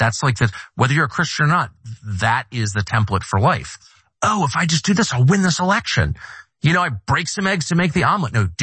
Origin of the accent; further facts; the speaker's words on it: Washington, District of Columbia, United States; The neighborhood I grew up in Georgetown was, you know, the chairman of the Joint Chiefs lived like one house over from me.